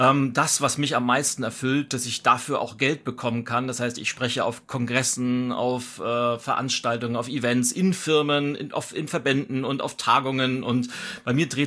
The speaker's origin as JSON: {"language": "German", "region": "Schleswig-Holstein", "country": "Germany", "lives_now": "Berlin, Germany", "said": "ich bin 43 Jahre alt. Ich bin gebürtig nordisch bei Nature, bin in Lübeck geboren, lebe aber seit über 20 Jahren in Berlin. Also Berlin ist mein Zuhause und Schleswig-Holstein ist so meine Heimat."}